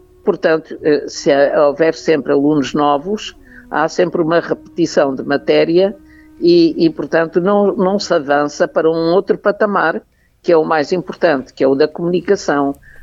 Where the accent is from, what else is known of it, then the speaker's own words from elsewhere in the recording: Madeira, Portugal; also born or lived in Angola / Mozambique; Mas já nasci na Ilha da Madeira e, portanto, os primeiros anos já foi com um sotaque diferente. Depois estive em África. Vivi em África muitos anos, em Angola e Moçambique